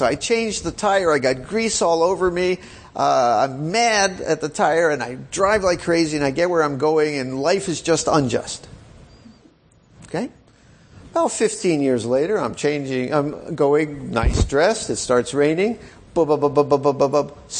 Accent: Japan; now in United States; I come here from Japan. Japan, you turn the TV on, they're selling you this thing, selling you. You need this, you need that. I come here to America, same thing, it's just in English.

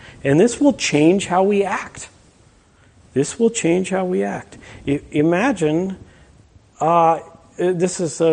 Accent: Minnesota, United States; being a Minnesotan, it is important generally to talk about

